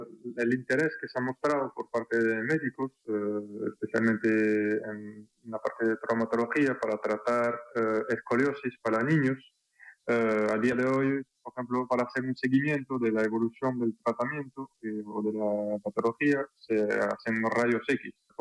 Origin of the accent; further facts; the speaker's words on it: France; Spanish is a second language; now in Spain; No, soy francés, perdón si voy a hablar en castellano. Me estoy adaptando al gallego, lo entiendo ahora